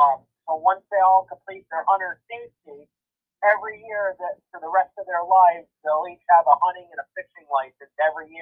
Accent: United States; I just say, you know, I'm an American.

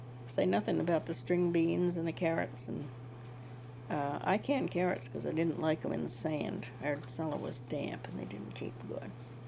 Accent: Warren, Vermont, United States; born there; I was born in Warren, and I was married in the same house 21 years later.

